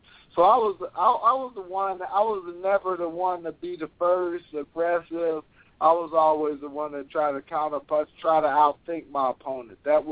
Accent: Indianapolis, Indiana, United States; I won in my hometown of Indianapolis, Indiana.

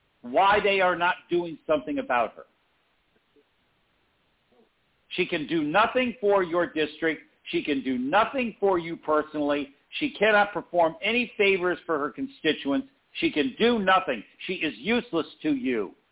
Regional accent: United States; I'm American.

